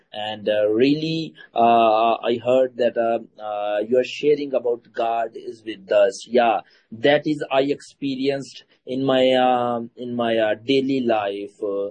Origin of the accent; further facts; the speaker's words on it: Pakistan; English is a second language; I'm from the Pakistan, and we're serving Lord Jesus Christ over here last 10 years. And yeah, just I'm newly here.